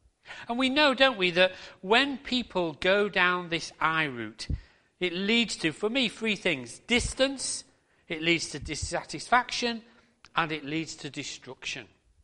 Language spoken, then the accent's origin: English; United Kingdom; We won't complain, will we, because we're British.